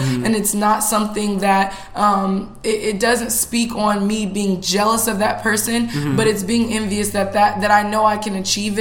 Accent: Nigeria; we can talk about the differences of being both Black and being Nigerian and knowing the different cultures and the differences.

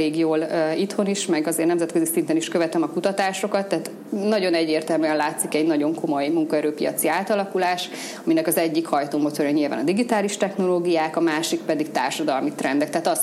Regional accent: Szabolcs-Szatmár-Bereg, Hungary; now in Veszprém, Hungary; Én egyébként szabolcsi lány vagyok … és a szüleim is ott vannak.

